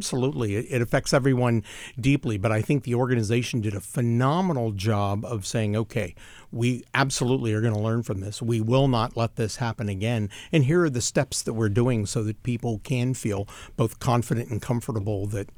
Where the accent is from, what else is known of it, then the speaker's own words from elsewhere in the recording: Bethel Park, Pennsylvania, United States; Here it is in Pittsburgh, my hometown. I grew up in Bethel Park.